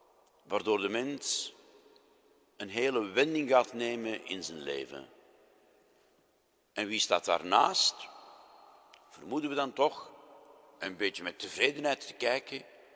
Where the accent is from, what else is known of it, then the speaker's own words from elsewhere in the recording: Antwerp, Flanders, Belgium; het is niet omdat we van Antwerpen zijn met, u weet wel, een nek van hier tot ginder